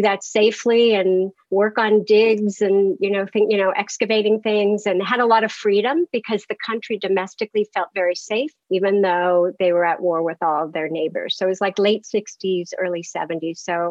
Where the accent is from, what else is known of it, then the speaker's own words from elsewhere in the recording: Pittsburgh, Pennsylvania, United States; born there; I was born in Pittsburgh. I'm like fourth generation Pittsburgh. But by the time I was eight, I had lived maybe seven different places.